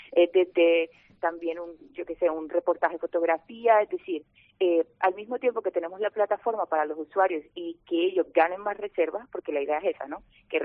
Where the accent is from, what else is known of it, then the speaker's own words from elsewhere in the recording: Colombia; yo soy colombiana